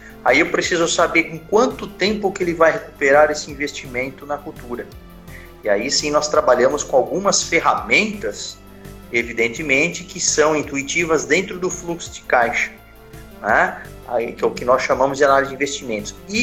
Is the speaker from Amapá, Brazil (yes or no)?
no; São Paulo, Brazil; now in Ilha Solteira, Brazil; eu saí de São Paulo, vim para a Ilha Solteira, quem diria, né? E acabei me estabelecendo por aqui, né? Inclusive, tenho família e tudo mais, tudo aqui em Ilha Solteira.